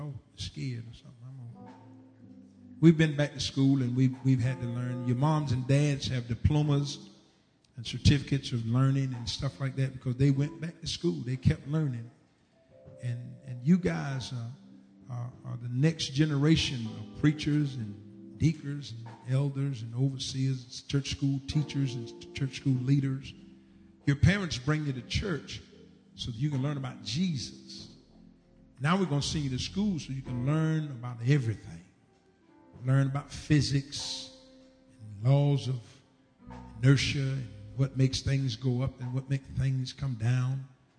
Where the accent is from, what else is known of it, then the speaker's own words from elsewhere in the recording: Florida, United States; I'm looking for trees because I'm from Florida.